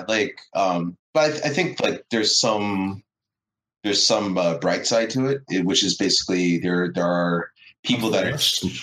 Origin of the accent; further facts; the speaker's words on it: Canada; I'm from Canada.